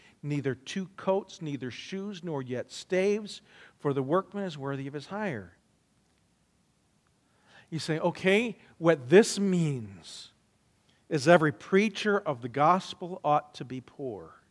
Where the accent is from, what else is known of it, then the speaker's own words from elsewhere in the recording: Arizona, United States; because I grew up in Arizona, and I grew up around water